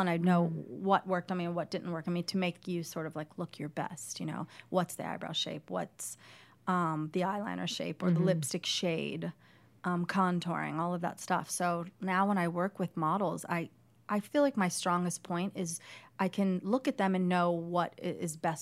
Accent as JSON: {"language": "English", "region": "Illinois", "country": "United States", "tie": "born there", "also_born_or_lived": "West Virginia / Indiana / Ohio", "said": "Well, I was born in Illinois and I lived in West Virginia. I lived in Indiana, Ohio, so many places."}